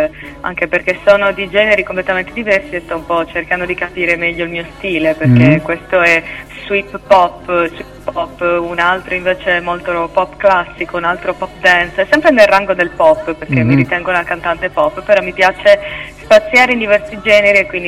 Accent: Sardinia, Italy; Ok, allora sono una cantautrice, vengo dalla Sardegna

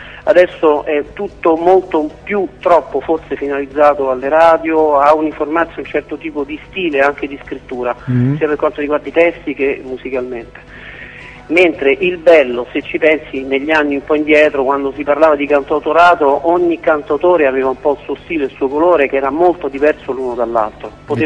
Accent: Rome, Lazio, Italy; Poi anche un'altra cosa, vedi, io sono di Roma e ovviamente quindi frequento il giro dei musicisti romani

